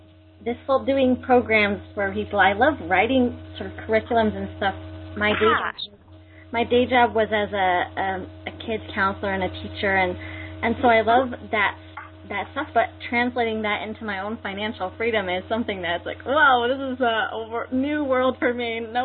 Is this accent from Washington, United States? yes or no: yes; Seattle, Washington, United States; I grew up in Seattle, and I know that if I was living in Seattle